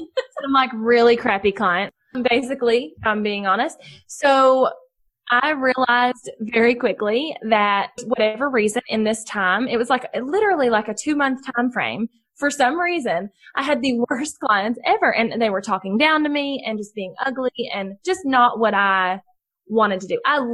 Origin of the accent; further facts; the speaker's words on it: the South, United States; People assume I'm stupid because I'm Southern and it happens a lot and I'm used to it.